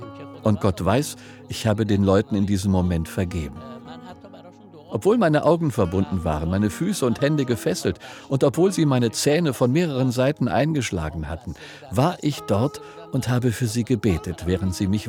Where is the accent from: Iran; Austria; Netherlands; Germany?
Iran; Wir sind Iraner